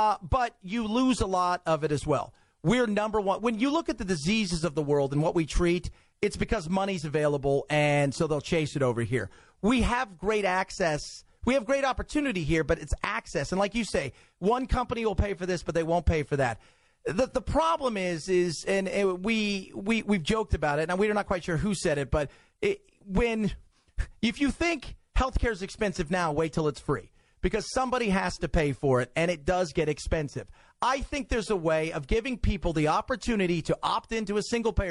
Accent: Long Beach, California, United States; When I grew up in Long Beach, California, I went to a school that welcomed in many

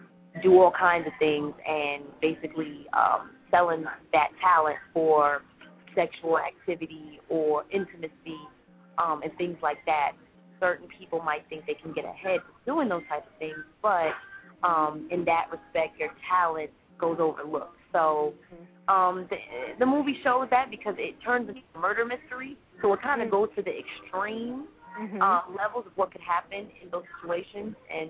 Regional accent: Chicago, Illinois, United States; moved away as an adult; now in Los Angeles, United States; Well, I am from Chicago originally. I actually moved to L.A. right out of high school.

